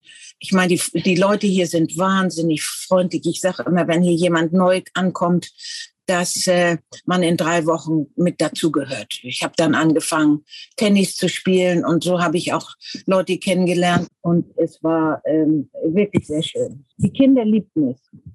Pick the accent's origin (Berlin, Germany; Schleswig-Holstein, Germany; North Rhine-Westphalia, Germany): Schleswig-Holstein, Germany; Kappeln; also born or lived in Flensburg / Zimbabwe / Lübeck; now in Perth, Australia; Ich bin in Flensburg geboren und in Kappeln oder in der Umgebung von Kappeln groß geworden, in Kappeln zur Schule gegangen. Dann sind wir nach Zimbabwe ausgezogen für ein Jahr, dann in die Nähe von Lübeck gezogen und von dort sind wir nach Australien gekommen